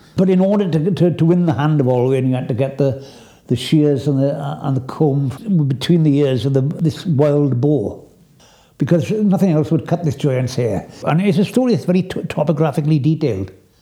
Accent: Wales, United Kingdom; I was born and brought up in South Wales

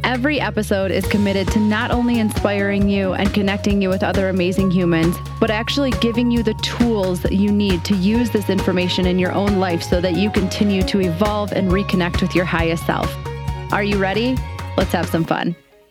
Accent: Michigan, United States; I'm also from Michigan.

